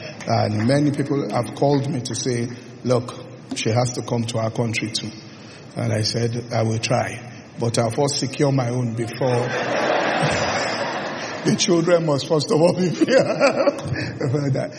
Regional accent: Nigeria; But I'm Nigerian.

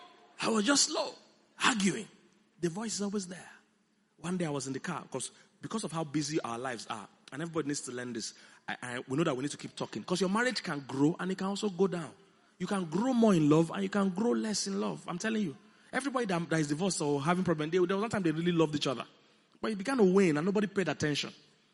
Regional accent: Benue, Nigeria; I'm from Idoma. We don't say it.

